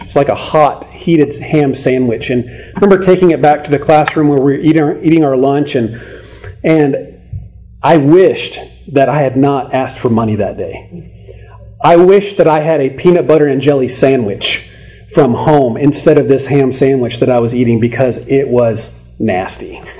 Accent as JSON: {"language": "English", "region": "Minnesota", "country": "United States", "tie": "born or raised there", "said": "Many of you know that I grew up in Minnesota, and when I was young, I attended a Christian school there in Minnesota"}